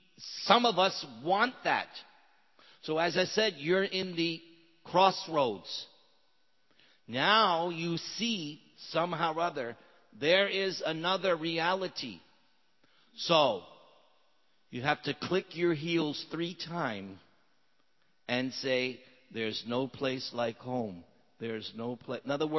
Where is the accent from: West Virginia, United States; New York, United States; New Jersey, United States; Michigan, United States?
New York, United States; moved away; For instance, I'm originally from New York. So when you're from New York, you think, oh, there's nothing better than New York.